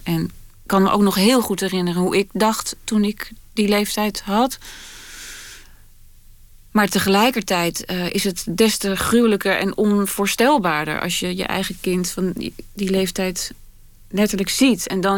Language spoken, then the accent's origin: Dutch; Hilversum, North Holland, Netherlands; also born or lived in Amsterdam; En ik kom uit Hilversum. Ik ben een kakker uit het Gooi. En heb wel enige street credibility opgebouwd in Amsterdam, waar ik vanaf mijn 17e woonde.